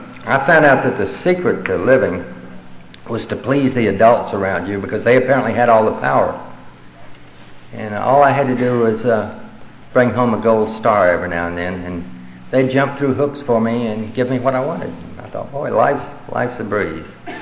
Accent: Dallas, Texas, United States; born there; When I was born in Dallas, Texas, part of Dallas called Highland Park

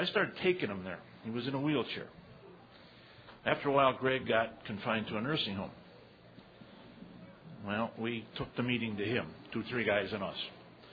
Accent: Cleveland, Ohio, United States; I'm an alcoholic from Cleveland.

